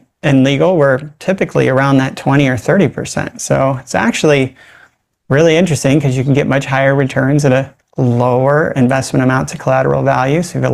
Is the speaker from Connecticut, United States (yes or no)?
no; California, United States; now in Honolulu, United States; And I'm from California. I mean, I live in Honolulu now